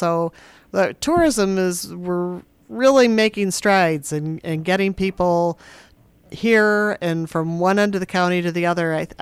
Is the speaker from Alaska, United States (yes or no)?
no; Kenmore, New York, United States; It is a whole different thing, but we did the same thing growing up. I grew up in Kenmore, but it was the same thing. We were outside all day.